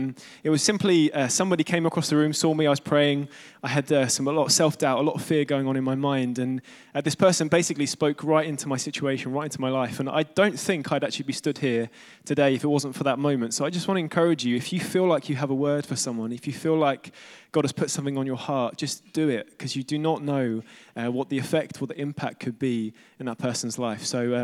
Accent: London, United Kingdom; and I'm from East London.

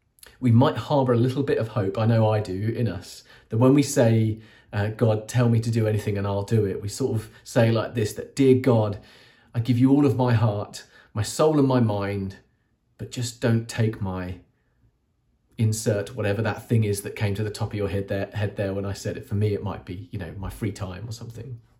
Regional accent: Eastbourne, South East England, United Kingdom; I'm from Eastbourne, by the way, which is...

